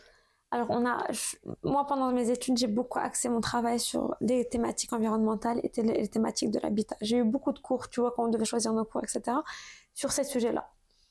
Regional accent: Morocco; now in France; quand t'es en France en tant que Marocain et qu'on te perçoit comme ça

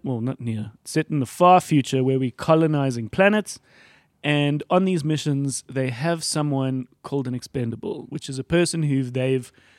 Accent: South Africa; I sent him a mail on a whim. Hey, I'm from South Africa.

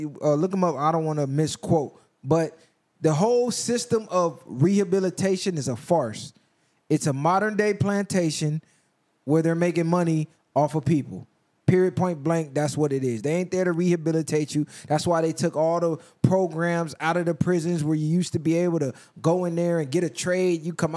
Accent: Atlanta, Georgia, United States; I'm raised, born and raised in Atlanta. I cannot come back for 10 years. My whole life, I hung around gang members.

